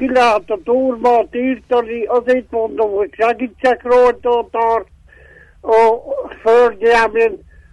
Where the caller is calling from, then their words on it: Miercurea Ciuc, Harghita, Romania; Én Csíkszeredából vagyok.